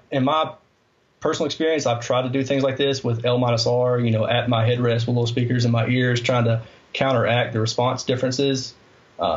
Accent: Alabama, United States; I'm from Alabama, so I get a pass, right?

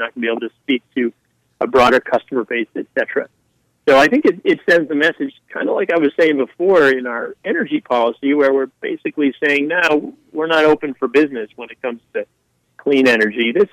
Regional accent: New Hampshire, United States; growing up in New Hampshire as a person of European descent

